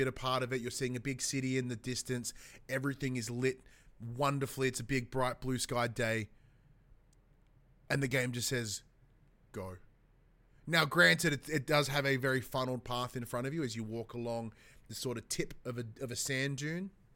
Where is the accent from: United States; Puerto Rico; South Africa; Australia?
Australia; granted, we are Australian and our experience within this game is going to be greatly impacted by being Australian.